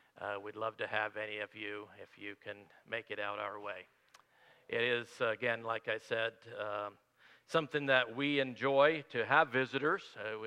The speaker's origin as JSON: {"language": "English", "region": "Tennessee", "country": "United States", "tie": "born or raised there", "said": "I remember growing up in Tennessee, we used to get the weekly newspaper"}